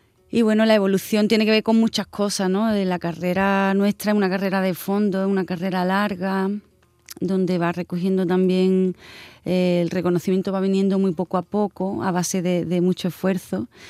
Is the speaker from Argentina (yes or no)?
no; Jimena de la Frontera, Andalusia, Spain; yo soy de Jimena de la Frontera, un pueblo de la Serranía de Cádiz, muy bonito, por cierto.